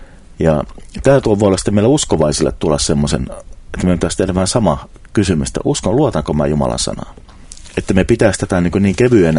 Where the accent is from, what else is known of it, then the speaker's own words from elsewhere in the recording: Forssa, Kanta-Häme, Finland; born there; No mä synnyin semmoiseen perheeseen, synnyin Forssassa.